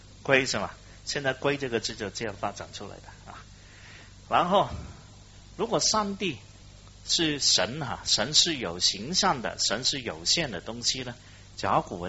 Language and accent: Chinese; Guangdong, China; 你知道我们广东人是讲古语的